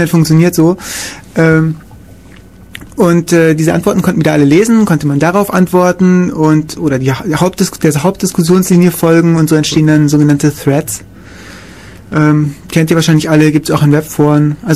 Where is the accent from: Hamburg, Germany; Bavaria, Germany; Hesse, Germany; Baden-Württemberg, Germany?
Bavaria, Germany; Kaufbeuren; mir fällt jetzt gerade in meiner Heimatstadt Kaufbeuren gab es irgendwie auch eine.